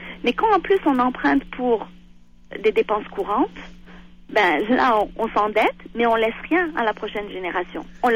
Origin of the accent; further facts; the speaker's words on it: Quebec, Canada; nous, en tant que Québécois, on doit payer